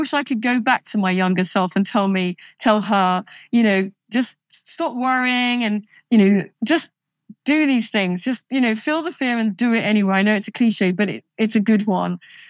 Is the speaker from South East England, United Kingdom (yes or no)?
yes; South East England, United Kingdom; I'm actually from Kent, but I did live in London and I had a house there